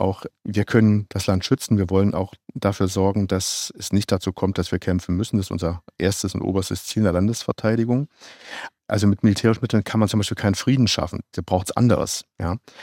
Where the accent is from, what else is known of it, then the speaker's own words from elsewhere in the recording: East Germany, Germany; ich komme aus der DDR, da gab es keine christlichen Offiziere und Generäle